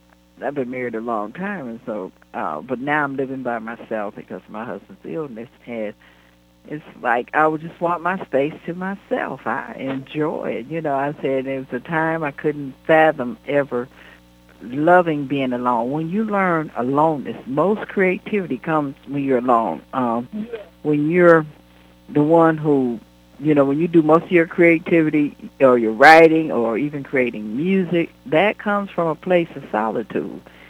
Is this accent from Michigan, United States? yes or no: yes; Detroit, Michigan, United States; now in Los Angeles, United States; I live in L.A. now, but I'm from Detroit.